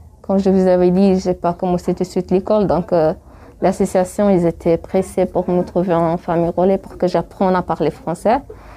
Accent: Eritrea; first language Bilen; French is a second language; Enfin, ma langue maternelle, c'est les bilènes, c'est pas les tigréniens. En Érythrée, on a 9 langues.

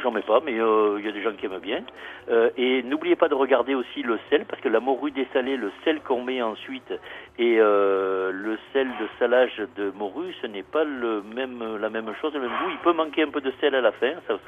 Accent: Provence-Alpes-Côte d'Azur, France; même si je suis provençal

